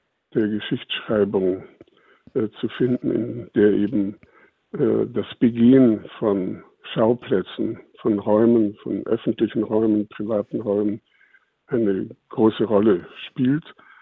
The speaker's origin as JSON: {"language": "German", "region": "Southern Germany", "country": "Germany", "tie": "born or raised there", "said": "Ich bin ja im Süden aufgewachsen. Ich war auf einer bayerischen Benediktinerschule."}